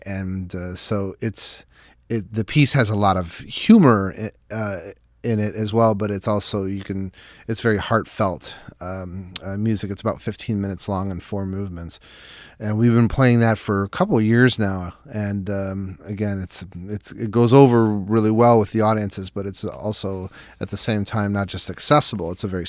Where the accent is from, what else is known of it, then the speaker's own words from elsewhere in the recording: Buffalo, New York, United States; I've played that since I was a teenager growing up in Buffalo.